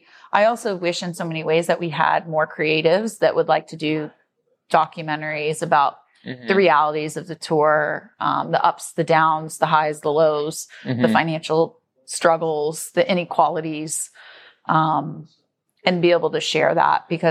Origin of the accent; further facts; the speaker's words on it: Miami, Florida, United States; Miami is my home state too.